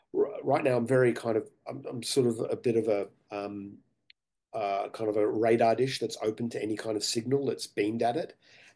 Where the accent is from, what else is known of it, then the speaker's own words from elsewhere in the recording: Australia; I'm an Australian filmmaker. So by default, I tell Australian stories.